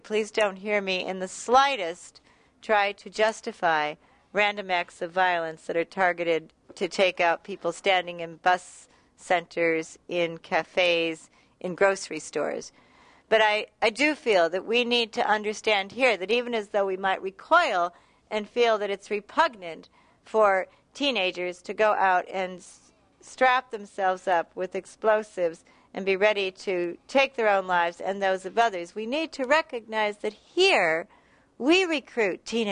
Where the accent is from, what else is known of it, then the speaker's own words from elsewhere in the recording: Chicago, Illinois, United States; And so I come from Chicago.